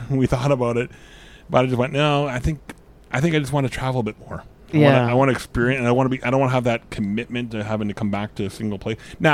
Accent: Ontario, Canada; also born or lived in Western Canada; Cause I lived in Western Canada. I grew up in Ontario, but I never spent a lot of time out east

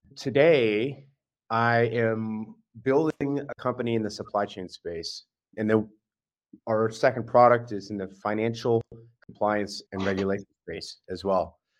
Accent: California, United States; So I grew up in the Bay Area. In fact, my mom worked at Apple for 30 years

